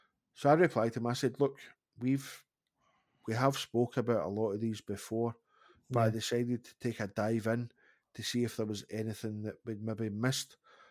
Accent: Glasgow, Scotland, United Kingdom; because we're from Glasgow

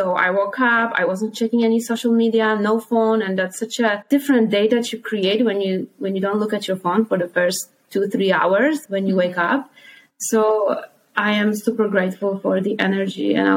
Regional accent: Poland; So I am from Poland.

